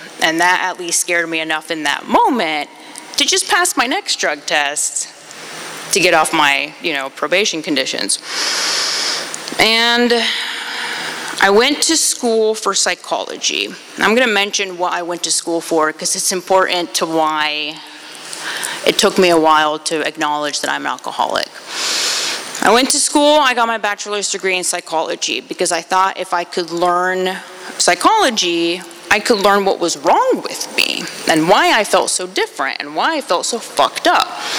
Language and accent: English; Land O'Lakes, Florida, United States; My parents are from Poland, and I was born in Florida, in Land O'Lakes, Florida, Pasco County.